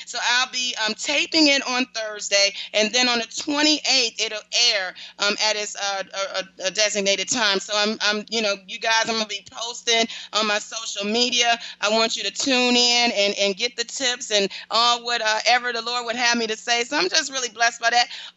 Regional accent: Detroit, Michigan, United States; I want to just say a shout out to Detroit. I'll be in your city, my hometown.

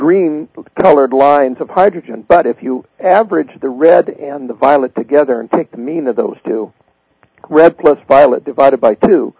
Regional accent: Las Vegas, Nevada, United States; when I was born in Las Vegas, I used to, as a child, go and hear all these great musicians play.

